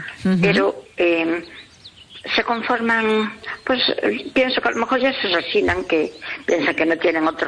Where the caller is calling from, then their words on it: Pontevedra, Galicia, Spain; de Pontevedra.